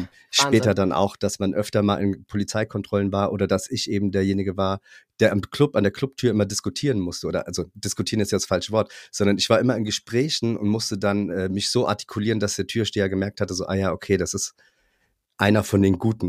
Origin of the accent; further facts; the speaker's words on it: Wiesbaden, Hesse, Germany; ich bin 45 Jahre alt. Ich bin in Wiesbaden geboren und aufgewachsen. Ich bin, das ist vielleicht wichtig für die Zuhörerinnen, ein schwarzer Mann.